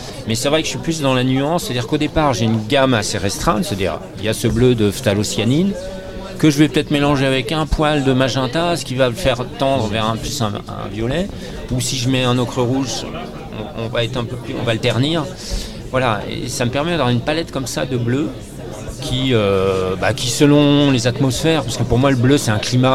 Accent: Brittany, France; C'est la plage de mon enfance, où Sainte-Anne-la-Palue. Et je suis né à Dinéol, un pont de Bille-et-Quimère. J'ai fait toute mon enfance, là où il y a la poudrerie.

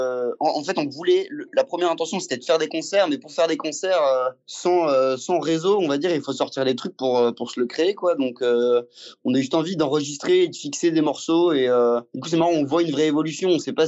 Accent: Angers, Pays de la Loire, France; qu'on fait du rock et qu'on vient d'Angers et qu'il y a une histoire à Angers

